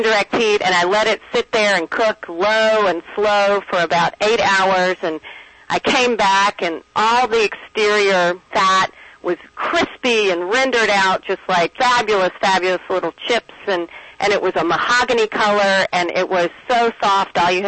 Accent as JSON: {"language": "English", "region": "North Carolina", "country": "United States", "tie": "born or raised there", "moved": "yes", "said": "I grew up in North Carolina, and that's where I initially fell in love with barbecue. But I had to sort of move away from North Carolina"}